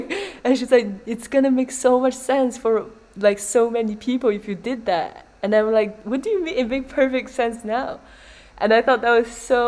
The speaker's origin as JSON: {"language": "English", "country": "China", "tie": "born or raised there", "second_language": "English", "said": "like growing up in China, and then like I feel like growing up in China, I didn't even know that like they are."}